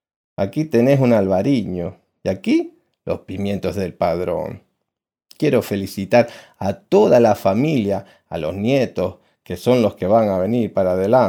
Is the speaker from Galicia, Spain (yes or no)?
yes; Galicia, Spain; moved away as an adult; now in Uruguay; Yo soy gallego de los gallegos de verdad. Tengo 84 años, entonces imagínate, me vine con 26 años y a luchar.